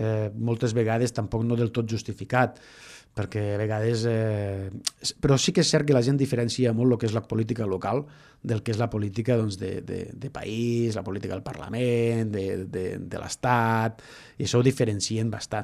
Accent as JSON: {"language": "Catalan", "town": "Falset", "region": "Catalonia", "country": "Spain"}